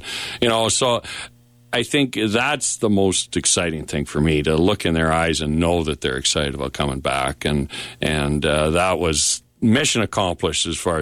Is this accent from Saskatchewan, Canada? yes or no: yes; Saskatchewan, Canada; Hey, come on, I'm from Saskatchewan.